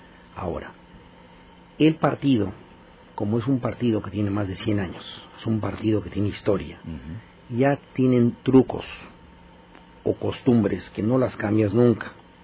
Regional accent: San Diego, California, United States; born there; No nací en Mercy Hospital en San Diego en el año 54.

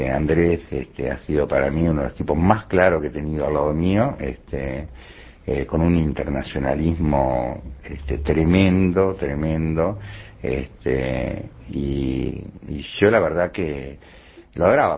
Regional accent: Pando, Canelones, Uruguay; Yo soy de Pando, aparte.

